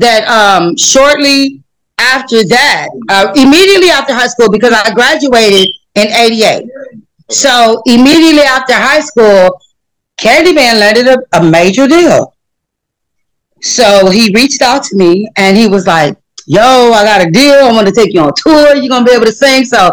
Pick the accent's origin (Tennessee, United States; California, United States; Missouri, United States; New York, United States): California, United States; I was very young when Mom moved us away from here, and so I was raised in California. I was raised in Cali.